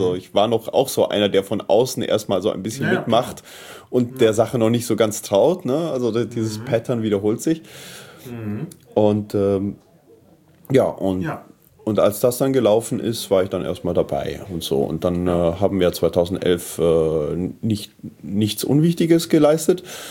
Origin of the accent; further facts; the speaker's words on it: Italy; now in Berlin, Germany; Ja, ich bin in Italien aufgewachsen